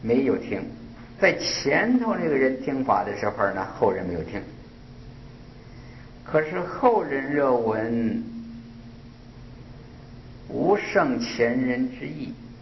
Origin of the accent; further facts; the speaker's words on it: China; 我们中国人呢讲这个佛法呢，都是前一念是先的一念，头一念，后一念呢就是后来又起来的这念